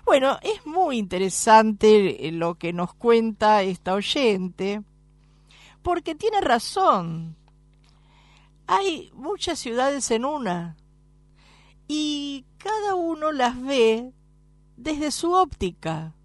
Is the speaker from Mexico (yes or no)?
no; Buenos Aires, Argentina; born there; also born or lived in other provinces; Yo nací en Buenos Aires y si bien en algunos momentos he vivido en otras provincias, no termino de conocer Buenos Aires.